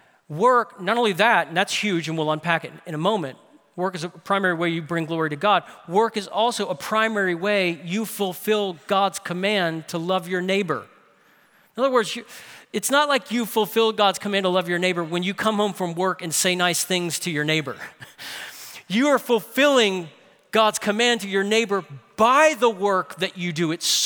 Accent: New Orleans, Louisiana, United States; I would sometimes work summers with Miss Diane doing various work around New Orleans, my hometown.

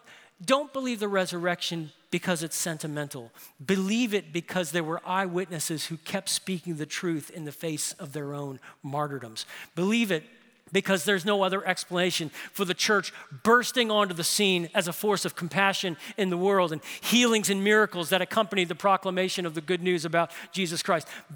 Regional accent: New Orleans, Louisiana, United States; And then when the World War II Museum was established in my hometown in New Orleans

